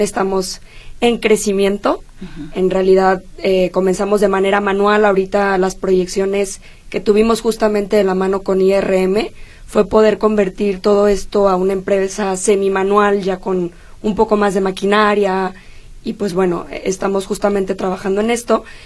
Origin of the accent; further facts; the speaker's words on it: Ciudad Guzmán, Jalisco, Mexico; Yo soy de Ciudad Guzmán, estamos al sur de Jalisco